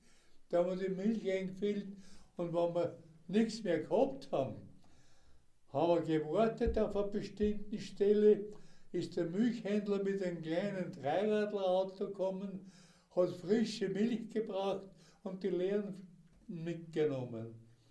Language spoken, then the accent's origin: German; Steyr, Upper Austria, Austria; wie der Daumberg bei uns in Steyr ein Hausberg ist